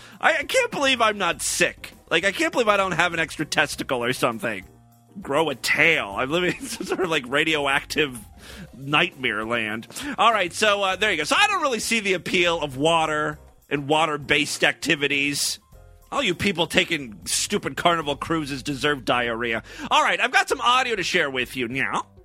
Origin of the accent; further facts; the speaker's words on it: Ohio, United States; I grew up in Northeast Ohio, and there's just tons of beaches there. It's right up on Lake Erie.